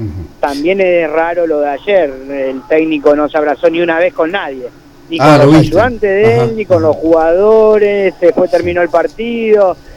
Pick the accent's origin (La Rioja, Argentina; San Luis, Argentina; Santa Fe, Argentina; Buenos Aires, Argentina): Buenos Aires, Argentina; Yo soy porteño, amo Buenos Aires